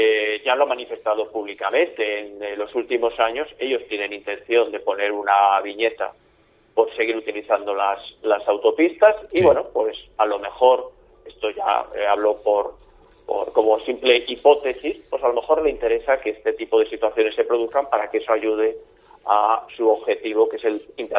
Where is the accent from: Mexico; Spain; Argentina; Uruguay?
Spain; Alicante, Valencian Community; Yo soy alicantino y por tanto me siento de la tierra.